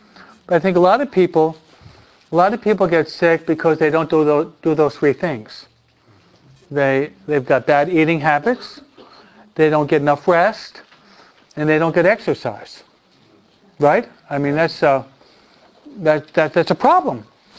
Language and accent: English; New Jersey, United States; I'm from New Jersey where it gets cold out.